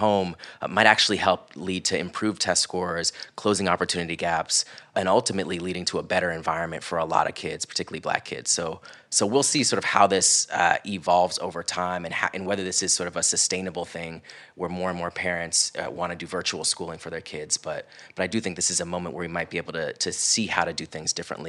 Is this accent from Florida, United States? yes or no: yes; Florida, United States; growing up in Central Florida. I went to a predominantly white elementary school. It was really conservative.